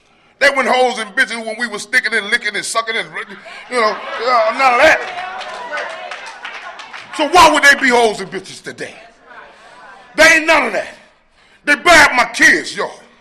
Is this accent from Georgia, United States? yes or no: yes; Atlanta, Georgia, United States; I'm from Atlanta, right?